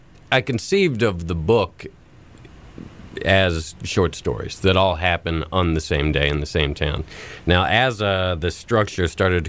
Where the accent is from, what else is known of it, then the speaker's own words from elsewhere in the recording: Greensboro, North Carolina, United States; But the genesis of this story came from when I was growing up in Greensboro.